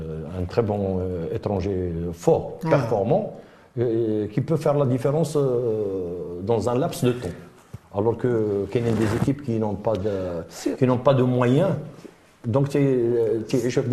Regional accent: Morocco; هنا عندنا في المغرب

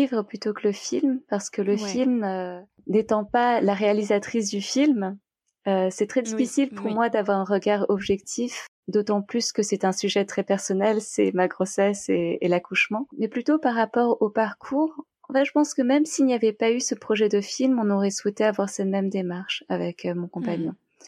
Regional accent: Paris, Île-de-France, France; Parce que j'ai vu à quel point cela m'avait manqué en grandissant à Paris.

